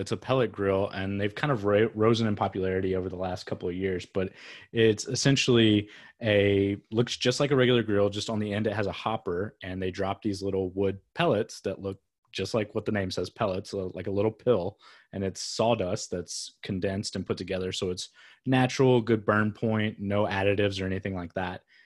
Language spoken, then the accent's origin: English; Texas, United States; I'm from Texas. You can't not know how to grill.